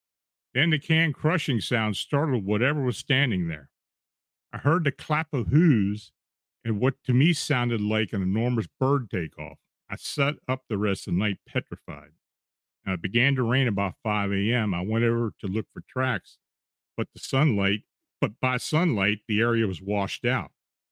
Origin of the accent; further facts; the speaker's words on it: New Jersey, United States; often out in the pines, paintballing, riding dirt bikes, exploring old abandoned houses and mudding. We grew up in the Jersey Devil lore very present in our life.